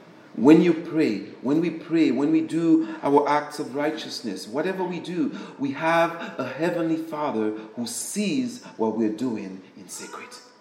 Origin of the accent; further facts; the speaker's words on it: Dominica; born there; I've been naturalized. I was born in Dominica, which means I'm a Dominican.